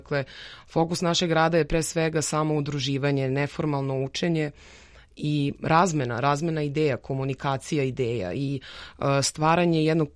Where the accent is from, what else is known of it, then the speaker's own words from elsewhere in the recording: Bor, Bor District, Serbia; odlučili smo se da odemo u moj rodni grad Bor